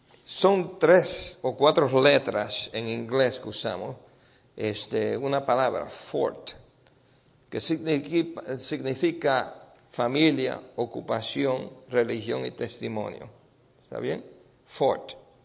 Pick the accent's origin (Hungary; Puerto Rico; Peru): Puerto Rico; born there; Yo nací en Puerto Rico.